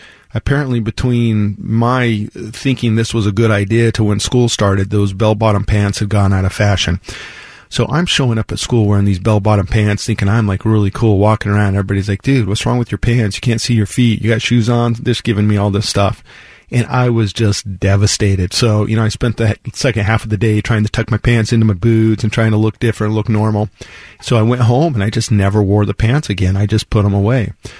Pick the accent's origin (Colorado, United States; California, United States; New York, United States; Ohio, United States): Colorado, United States; Monte Vista; we grew up in Monta Vista, Colorado, which if you're familiar with the state, it's right down in the south-central part of the state in the San Luis Valley. I grew up in a town of about 3,500 people